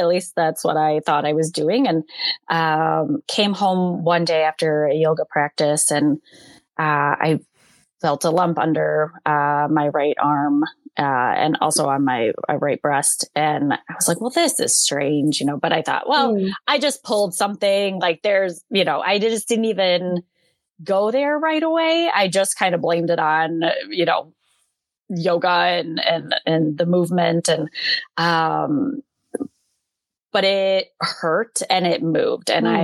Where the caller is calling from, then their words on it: Wilmette, Illinois, United States; I am calling in from just north of Chicago, in a town called Wilmette.